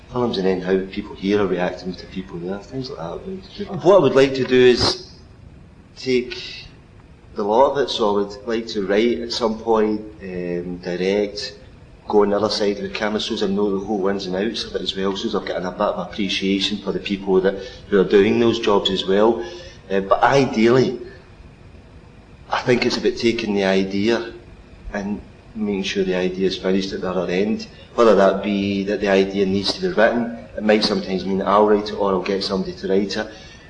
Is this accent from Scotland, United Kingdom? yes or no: yes; Johnstone, Scotland, United Kingdom; I'm 33 years old. I live in Johnson. I was brought up in Johnson. I'm still staying in Johnson. That's 15 miles west. Yeah. It's 15 miles outside Glasgow towards the Ayrshire coast. That's what it is. It's different from the city. It's quieter, which I like. It's a village as such. It's just outside Paisley.